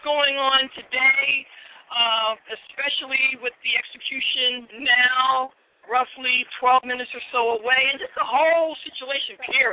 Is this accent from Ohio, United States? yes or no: no; Virginia, United States; now in Philadelphia, United States; I'm from Virginia, but I've been living in Philly for the last 4 years. So Philly's my home.